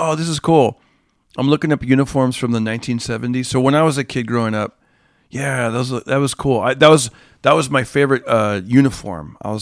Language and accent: English; Fresno, California, United States; growing up in Fresno, we didn't really have an NFL team